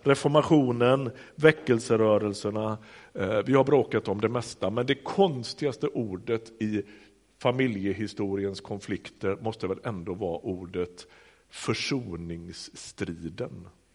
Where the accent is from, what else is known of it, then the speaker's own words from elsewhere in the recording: Västra Götaland County, Sweden; Jag kommer från Göteborgsregionen